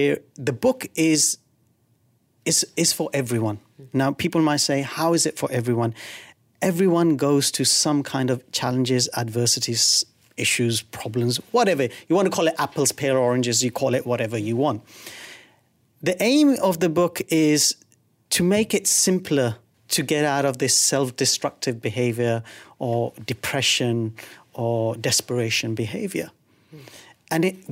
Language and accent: English; United Kingdom; now in United Arab Emirates; I'm Asian. I'm born and brought up in the UK. I've been living in Dubai for the last God knows how many years.